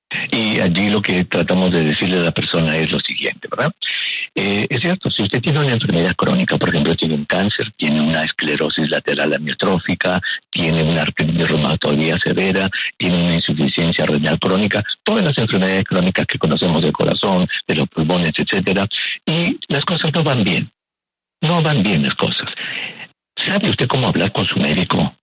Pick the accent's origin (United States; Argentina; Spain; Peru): Peru; como decimos en mi país, en el Perú